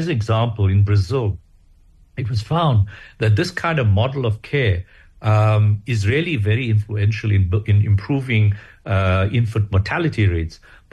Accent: Chiawelo, Gauteng, South Africa; I'm from Chiauelo to even, let's say, Diepsloot

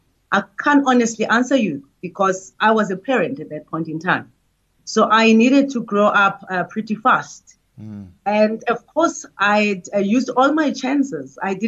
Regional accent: Ladysmith, KwaZulu-Natal, South Africa; also born or lived in Pietermaritzburg / Soweto; So I grew up in Ladysmith, Pietermaritzburg, and then Soweto.

